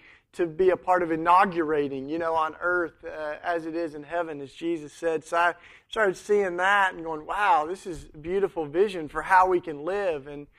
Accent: Tennessee, United States; I grew up down in Tennessee, which is why I talk so cool. And you know, but it was like the Bible Belt, and I grew up very immersed in Christianity.

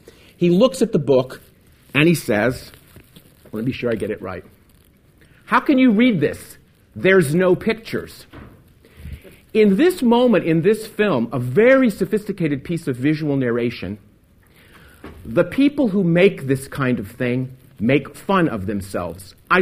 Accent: Arkansas, United States; I'm from Arkansas.

